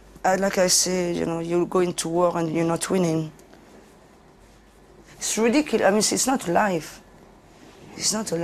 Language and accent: English; Paris, Île-de-France, France; I'm 44. I've been drinking since I was 13 years old. 14, I was brought up in Paris.